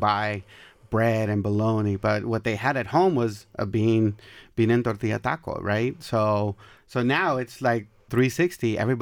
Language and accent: English; El Paso, Texas, United States; Because I'm from El Paso, and, you know, that's the best food in the world. So, but, you know, while I love El Paso, I'm going to give my nod to Houston.